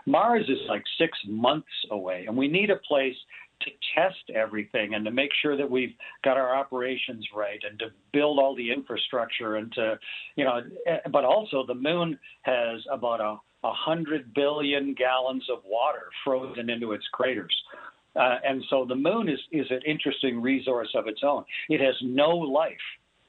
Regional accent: Canada; I'm Canadian.

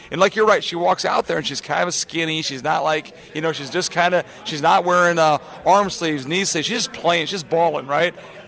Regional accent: Iowa, United States; So I grew up, I'm from Iowa, so I'm a huge, I still love my home state.

